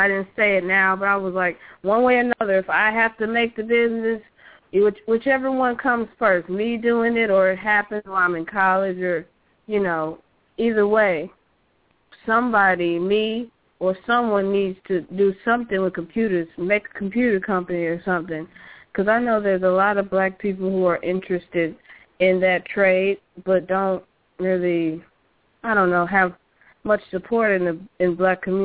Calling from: Missouri, United States; from Missouri.

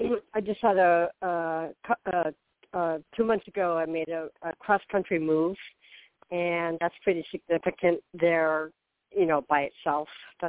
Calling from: Florida, United States; I'm in a noisy public place. Okay, that's much better. Okay. I could barely hear my own thoughts. Okay. … I'm in Florida.

